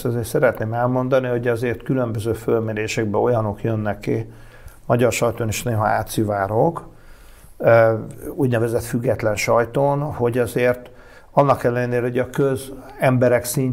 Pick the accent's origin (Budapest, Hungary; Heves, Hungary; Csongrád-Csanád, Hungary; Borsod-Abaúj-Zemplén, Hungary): Csongrád-Csanád, Hungary; Szeged; én is gyerekkoromban iskolabajnokságokon játszottunk Szegeden, és véres meccsek voltak